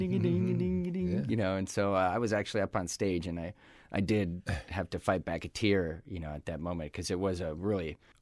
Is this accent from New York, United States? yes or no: no; San Diego, California, United States; born there; I was born in San Diego, and my family was from there.